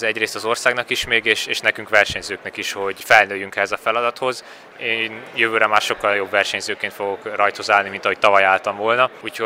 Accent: Hungary; magyarként először

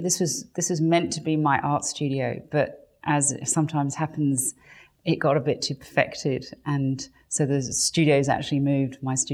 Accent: England, United Kingdom; I grew up in England, so that's where I was born, to English parents, and I had, an idyllic first probably 8 or 9 years of my life, living in the countryside.

